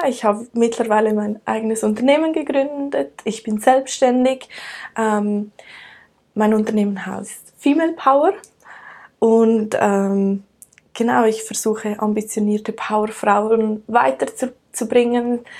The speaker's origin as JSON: {"language": "German", "country": "Switzerland", "tie": "born or raised there", "said": "Also, wie gesagt … aus der Schweiz. Ich bin in den Bergen aufgewachsen und fühle mich dadurch sehr verbunden mit Bergen."}